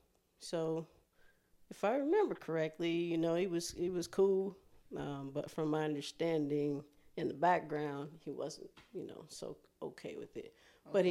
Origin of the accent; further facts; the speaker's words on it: Columbus, Ohio, United States; I am 42 years old. I'm from Ohio, Columbus, Ohio.